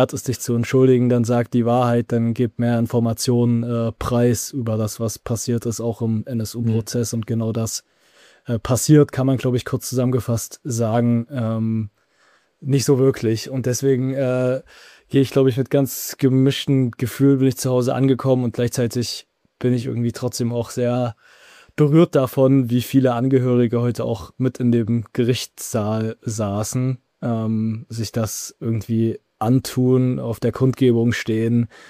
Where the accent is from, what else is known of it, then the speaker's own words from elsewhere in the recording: Zwickau, Saxony, Germany; im Raum Zwickau, meiner Heimatstadt